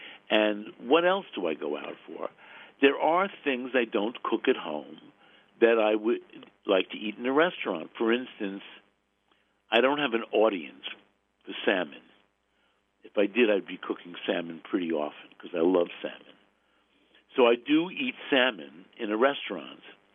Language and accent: English; Brooklyn, New York, United States; So here's the deal. I grew up in Brooklyn, Jewish.